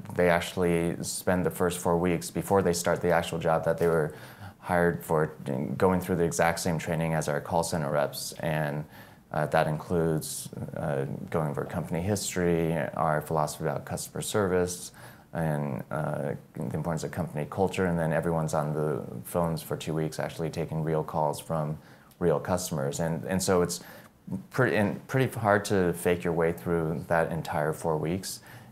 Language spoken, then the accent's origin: English; Las Vegas, Nevada, United States; I'm from Vegas, so last call isn't in the dictionary there.